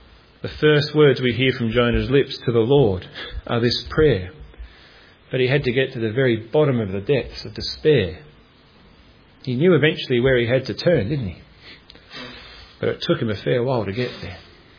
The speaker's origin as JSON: {"language": "English", "town": "Adelaide", "region": "South Australia", "country": "Australia", "tie": "born there", "said": "I was born in Calvary Hospital, North Adelaide, 40 years ago. I was born in Calvary."}